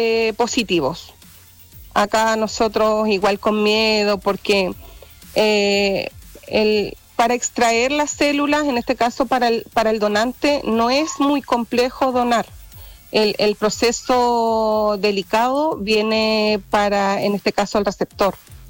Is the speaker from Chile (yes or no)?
yes; Los Lagos, Chile; Hemos recorrido Chiloé completo porque yo soy chilota